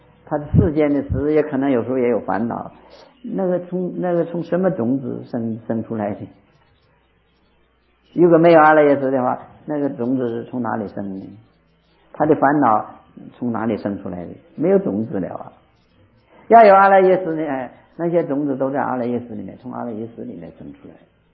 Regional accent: Northeast China, China; 这个我们东北，我是东北人呢、啊，因为那个我是乡下人呢、啊。

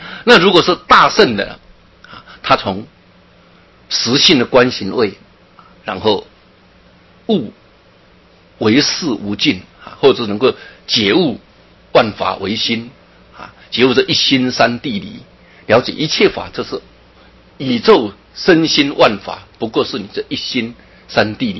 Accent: Taiwan; 我小时候真的日子过得很苦，我们乡下长大，对吧？光复那一年生的，

